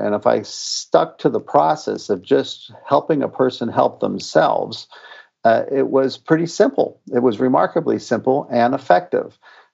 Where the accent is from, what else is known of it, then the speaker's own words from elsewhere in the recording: Los Angeles, California, United States; also born or lived in Cincinnati; He lived in Los Angeles, and I'm originally from Los Angeles, even though I was in Cincinnati.